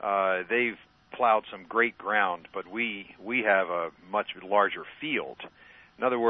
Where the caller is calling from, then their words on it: Sacramento, California, United States; I'm calling in from Sacramento.